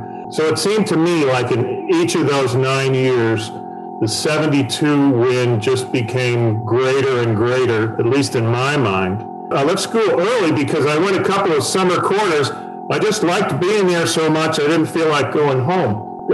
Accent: New Jersey, United States; I grew up in North Jersey

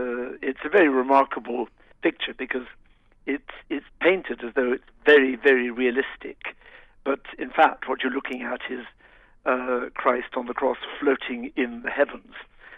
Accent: Glasgow, Scotland, United Kingdom; When I was a child growing up in Glasgow

